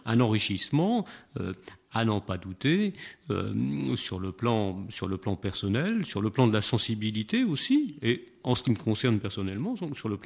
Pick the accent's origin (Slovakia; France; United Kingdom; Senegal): France; Nouvelle-Aquitaine; born there; moved away; Moi je suis né dans le Poitou, il y a un certain temps, 48 ans, bientôt 49. Je ne nie pas cette appartenance à ce petit coin de France